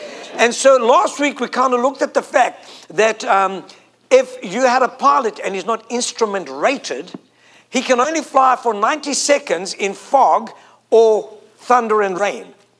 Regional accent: South Africa; I'm from South Africa

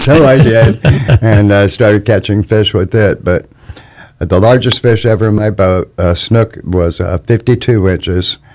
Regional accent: Texas, United States; Very beginning was my dad owned a shrimp boat in Galveston Bay. And I was raised in Texas, and pulled a shrimp net

